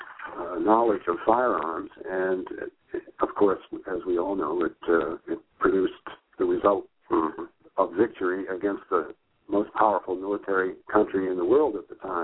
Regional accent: Massachusetts, United States; Well, I grew up in Massachusetts in the 50s, and of course we always made a big thing of Thanksgiving and Massasoit and Squanto and so on.

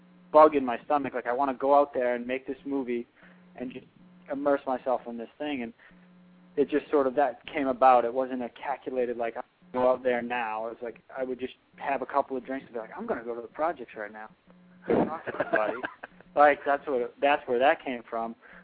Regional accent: Boston, Massachusetts, United States; now in Brooklyn, United States; I moved to Brooklyn, and I just saw such a different diversity of life than I did growing up in Boston

